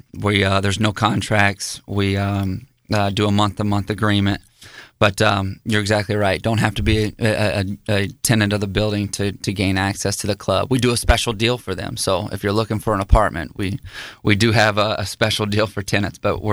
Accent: Leavenworth, Kansas, United States; So I actually grew up just right up the road in Leavenworth, Kansas, born and raised up there.

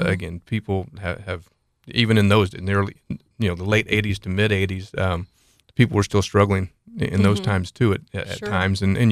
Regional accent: Wichita, Kansas, United States; now in Lawrence, United States; Sure. Born and raised in Wichita. Moved up to Lawrence in 1985, and I've been in Lawrence for 26 of the last 28 years.

